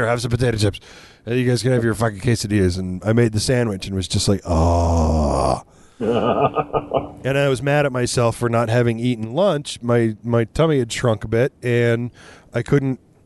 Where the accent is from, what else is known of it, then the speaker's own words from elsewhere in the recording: Scotland, United Kingdom; I don't do Mexican 2 days in a row because I'm Scottish.